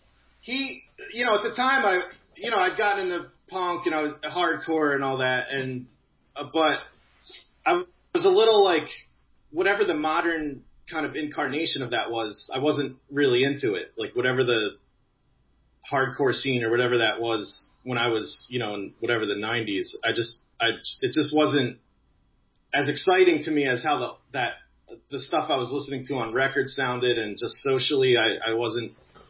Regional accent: New Jersey, United States; my family's all from Philly, so I grew up hanging out here, but I'm from Jersey.

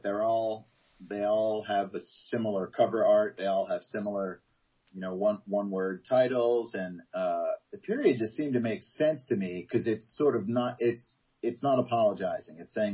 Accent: Georgia, United States; the fact that we're from Georgia, people think that we're like these hicks and it's just like, it's just not the case, man.

